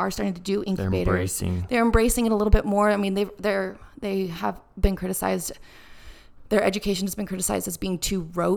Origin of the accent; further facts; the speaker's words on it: United States; You know, obviously we're from America